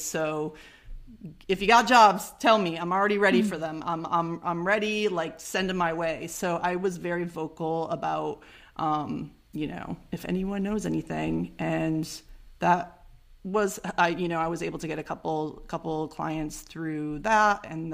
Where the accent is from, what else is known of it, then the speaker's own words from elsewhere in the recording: Connecticut, United States; I came from Connecticut, and Connecticut is a small state that you can get to in 2 hours back and forth